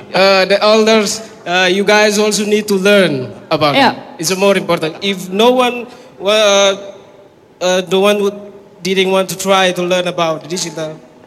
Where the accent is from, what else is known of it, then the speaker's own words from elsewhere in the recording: Timor-Leste; English is a second language; I'm from Timor-Leste.